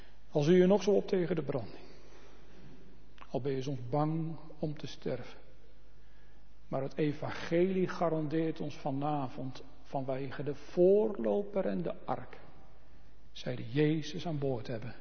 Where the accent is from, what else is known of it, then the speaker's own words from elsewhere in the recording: Harderwijk, Gelderland, Netherlands; ik ben opgegroeid in Harderwijk en ook gestaan op Urk.